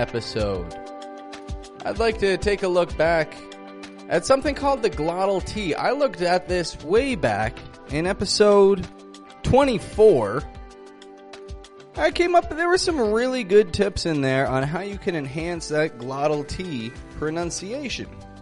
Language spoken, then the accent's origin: English; Toronto, Ontario, Canada; I'm from Toronto